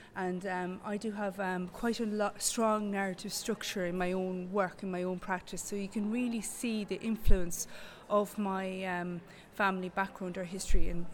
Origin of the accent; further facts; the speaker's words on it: Galway, Connacht, Ireland; I grew up in Galway City.